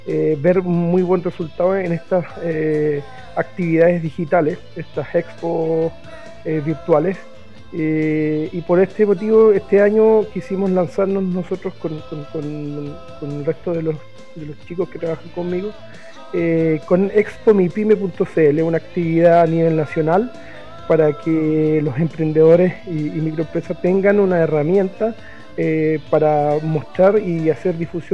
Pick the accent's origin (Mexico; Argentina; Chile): Chile; Araucanía; nosotros somos de la Araucanía